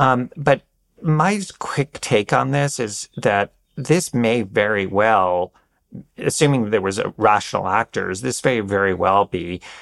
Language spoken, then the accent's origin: English; New York, United States; having spent 10 years in D.C., I'm like constantly reminding people I'm really a New Yorker.